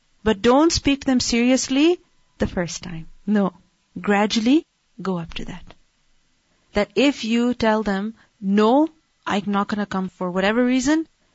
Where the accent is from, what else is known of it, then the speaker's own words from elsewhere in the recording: Pakistan; I grew up in Pakistan.